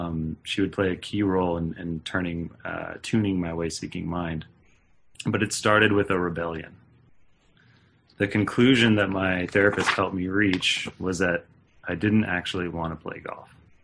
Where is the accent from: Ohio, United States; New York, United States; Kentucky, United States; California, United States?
California, United States; Turlock; I was born and raised in Turlock, California, which is a small town outside of Modesto, here in the Central Valley. It's home to a lot of agriculture, conservatism, and church-going Christians.